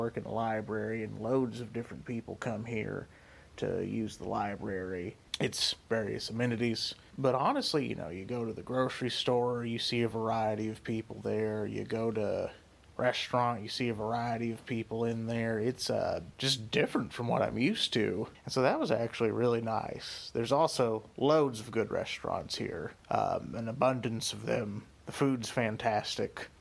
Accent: Corsicana, Texas, United States; I come from Corsicana, Texas, and I would say that even to this day the town is still somewhat segregated

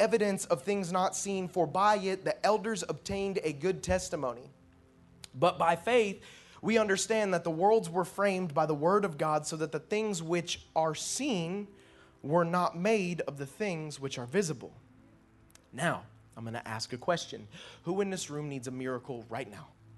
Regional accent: Okeechobee, Florida, United States; I come from Okeechobee, where we do, you know, redneck things, and we hunt things, and we, you know, it's just part of how I grew up, right?

